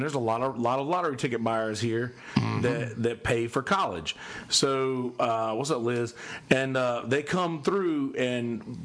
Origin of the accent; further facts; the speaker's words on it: Bennettsville, South Carolina, United States; Like I'm thinking about Bennettsville, where I'm from, like my hometown. A lot of the people I graduated with or went to school with are still home having like pretty good jobs, like living nice houses.